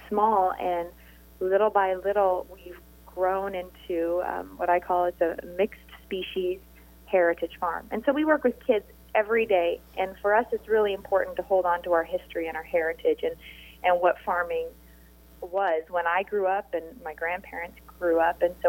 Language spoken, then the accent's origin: English; Nebraska, United States; I grew up in Nebraska and was able to finish my college internship at the Baptist Mission.